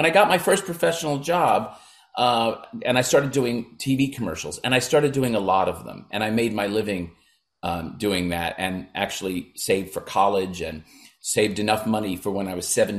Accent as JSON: {"language": "English", "town": "East Brunswick", "region": "New Jersey", "country": "United States", "tie": "born or raised there", "said": "Anyway, so cut to growing up in East Brunswick, New Jersey, and was a child actor at a pretty young age."}